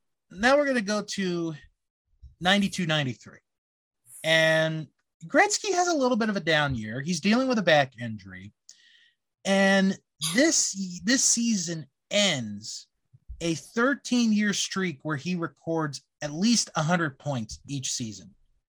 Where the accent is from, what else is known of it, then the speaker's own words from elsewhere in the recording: United States; I think that's the one thing, as an American, that I kind of, like, I understand the anger